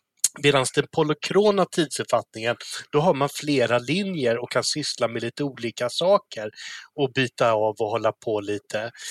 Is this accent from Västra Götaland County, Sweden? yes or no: yes; Gothenburg, Västra Götaland County, Sweden; jag växte upp i Göteborg